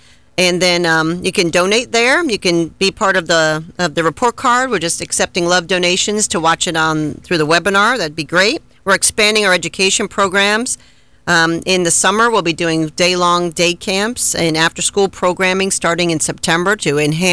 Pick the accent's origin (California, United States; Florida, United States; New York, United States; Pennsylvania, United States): Florida, United States; I grew up in South Florida. I loved the ocean.